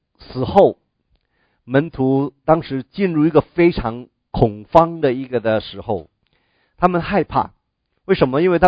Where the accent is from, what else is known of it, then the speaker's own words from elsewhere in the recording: Guangdong, China; 我们广东人呢，以前我记得小的时候，常常听见年长的见面的时候，第一句话都是问吃过饭没有啊。